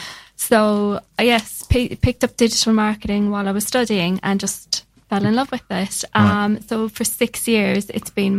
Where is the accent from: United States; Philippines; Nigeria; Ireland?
Ireland; Limerick, Munster; The Limerick area, or Munster Rugby. It's also known as the home of rugby. So, yes, Limerick, cool. South West.